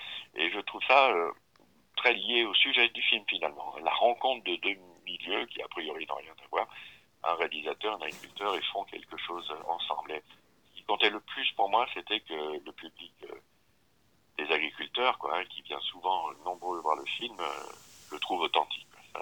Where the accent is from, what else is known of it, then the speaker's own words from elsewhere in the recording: Lyon, Auvergne-Rhône-Alpes, France; born there; Je préférais tourner dans le Cantal parce que moi, je suis né à Lyon.